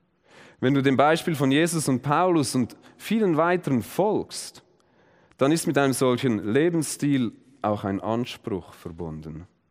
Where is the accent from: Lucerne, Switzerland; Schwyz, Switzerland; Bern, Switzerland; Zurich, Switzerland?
Zurich, Switzerland; Effretikon; das war noch in Ephretikon, in meiner Heimatgemeinde